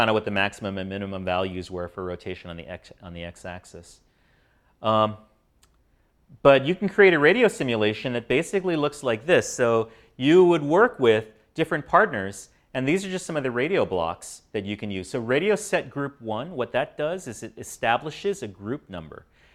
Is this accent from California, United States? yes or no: no; Hawaii, United States; So I'm from Hawaii. When we say hello to people, sometimes we say aloha.